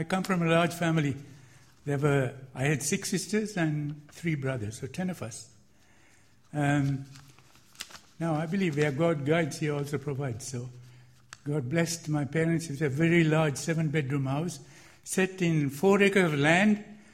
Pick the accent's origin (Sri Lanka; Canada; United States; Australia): Sri Lanka; I come from Ceylon, a predominantly Buddhist country, where about 70% are Buddhist, and of the balance 30%, 20%, half and half, are Muslims and Hindus.